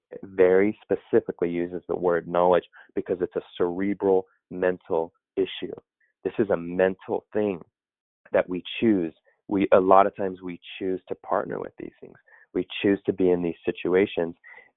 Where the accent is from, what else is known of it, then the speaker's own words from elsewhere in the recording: California, United States; so I'm from the Bay Area.